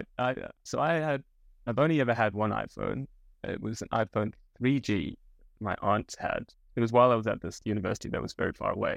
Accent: South Africa; also born or lived in Johannesburg; I come from South Africa, which is a country that is big. And I went to university in a town called Grahamstown. It's called Rhodes University. And I lived in Johannesburg

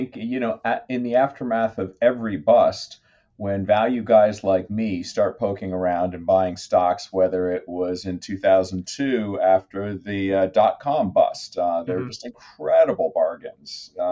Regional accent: Tanzania; also born or lived in Nicaragua; I grew up in Tanzania, Nicaragua.

